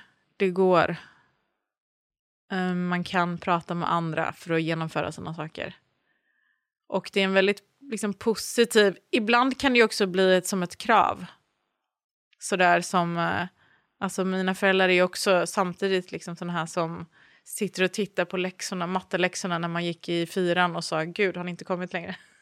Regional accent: Norrköping, Östergötland, Sweden; Jag växte ju framförallt upp liksom precis i början i Norrköping bodde vi. Och gick på förskolan där.

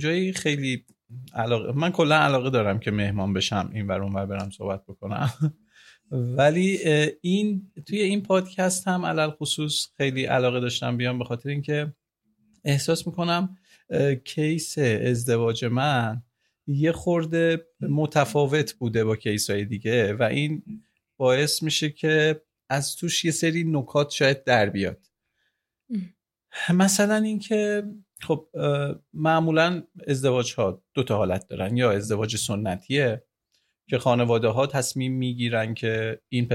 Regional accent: Tabriz, East Azerbaijan, Iran; بچه تبریزم، بعد متولد 65م

